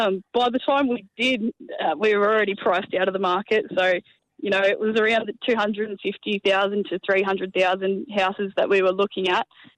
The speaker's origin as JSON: {"language": "English", "town": "Bairnsdale", "region": "Victoria", "country": "Australia", "said": "So my experience is I'm originally from Bairnsdale"}